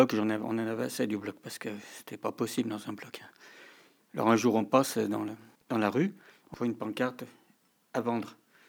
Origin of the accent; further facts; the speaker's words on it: Besançon, Bourgogne-Franche-Comté, France; born there; j'ai 67 ans. Je suis né à Besançon. Après Besançon, c'était Bistrista. Et Bistrista, Libézilé.